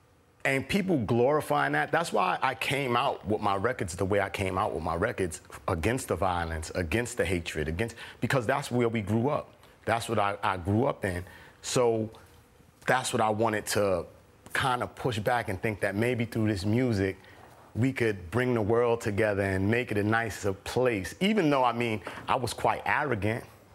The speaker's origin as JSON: {"language": "English", "town": "Brooklyn", "region": "New York", "country": "United States", "tie": "born or raised there", "said": "I grew up in East New York in the 80s when crack first came out."}